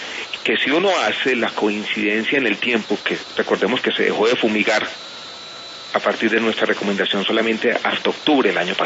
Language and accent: Spanish; Colombia; que yo comparto como miembro del gabinete y como colombiano también